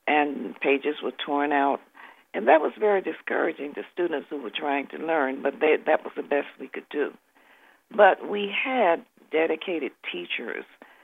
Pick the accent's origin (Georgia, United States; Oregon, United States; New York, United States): Georgia, United States; Atlanta; Well, I grew up in segregated Atlanta, and at an early age, I was very aware that there were too many restrictions in terms of black people being made second-class citizens